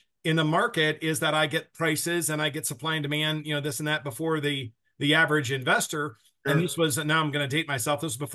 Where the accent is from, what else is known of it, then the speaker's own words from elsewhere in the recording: Midwest, United States; I hail from the Midwest.